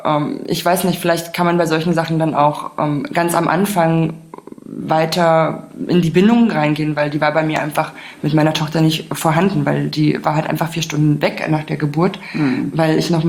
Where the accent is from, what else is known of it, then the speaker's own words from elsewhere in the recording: Germany; Ich bin in der DDR mit FKK groß geworden